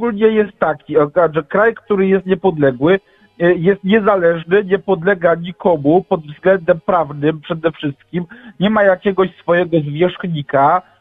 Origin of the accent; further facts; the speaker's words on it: Silesian Voivodeship, Poland; bo ja ze Śląska jestem